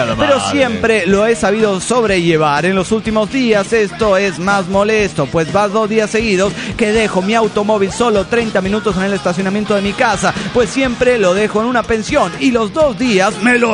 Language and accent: Spanish; Guadalajara, Jalisco, Mexico; sigue diciendo que soy de Jalapa, pero soy tapatío